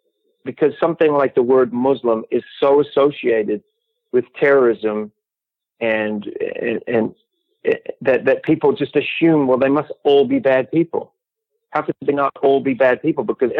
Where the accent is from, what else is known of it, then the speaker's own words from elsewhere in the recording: Christchurch, Canterbury, New Zealand; You know, I come from Christchurch.